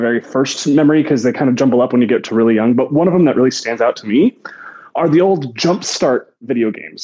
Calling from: Fort Worth, Texas, United States; I am doing great. Yeah, I'm calling from Fort Worth, Texas, by the way.

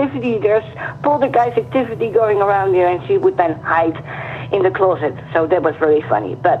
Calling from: Netherlands; Hi, I'm calling from the Netherlands.

